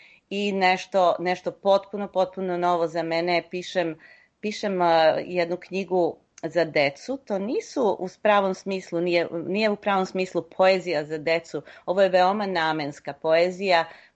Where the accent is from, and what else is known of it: Loznica, Šumadija and Western Serbia, Serbia; born or raised there; now in Toronto, Canada